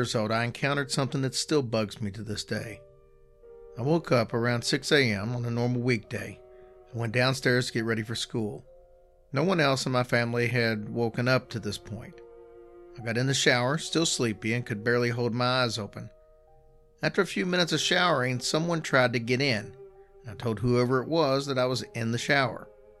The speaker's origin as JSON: {"language": "English", "country": "Singapore", "said": "I'm from Singapore."}